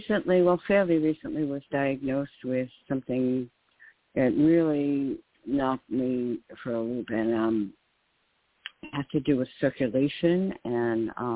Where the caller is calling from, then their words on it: New York, United States; in New York.